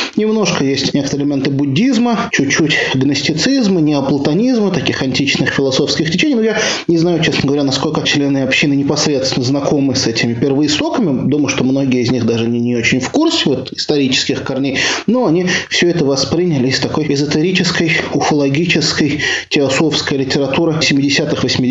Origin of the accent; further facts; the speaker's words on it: Moscow, Russia; Ну, вот я рос в Москве тоже.